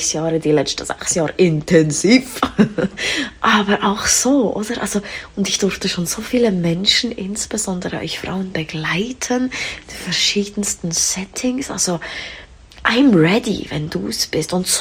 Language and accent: German; Switzerland; Ja, ich bin auch Schweizerin, wie man hört. Manchmal rutschen wir ein, zwei Wörter durch.